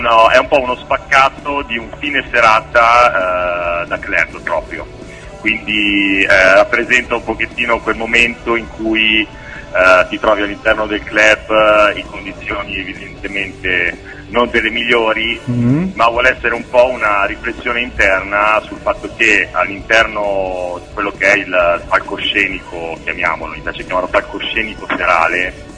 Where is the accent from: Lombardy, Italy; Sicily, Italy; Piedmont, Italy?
Lombardy, Italy; Milan; noi siamo di Milano